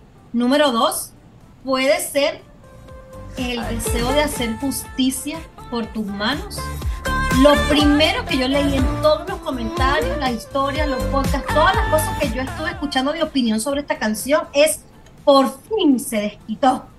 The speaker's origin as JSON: {"language": "Spanish", "country": "Venezuela", "said": "Yo como mujer latina venezolana, I love chisme"}